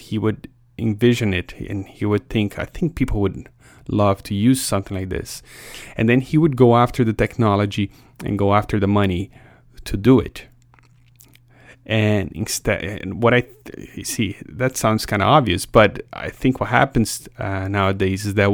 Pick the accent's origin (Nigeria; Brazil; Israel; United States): Brazil; English is a second language; I'm going to Brazil next week, which happens to be my home country, by the way. So if you wonder where my accent is from, that's what it is.